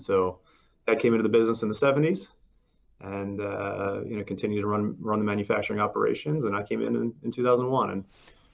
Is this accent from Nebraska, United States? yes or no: no; Pennsylvania, United States; We're from Pennsylvania, which is the Keystone State.